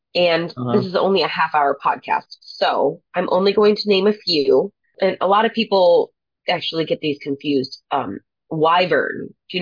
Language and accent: English; United States; which is, of course, since we're from the United States, that's what we think of when we think of dragons.